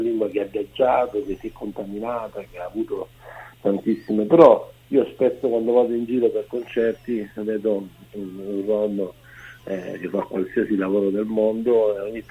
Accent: Apulia, Italy; dal Salento a mezzanotte da Lecce, dal mio paese, pure leccese, sono a 30 km a sud di Lecce

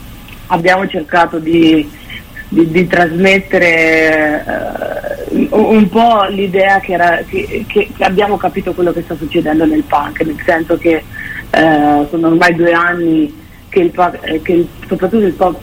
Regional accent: Perugia, Umbria, Italy; noi siamo di Perugia e essere nati e cresciuti in questa città, che comunque non è una delle città principali d'Italia

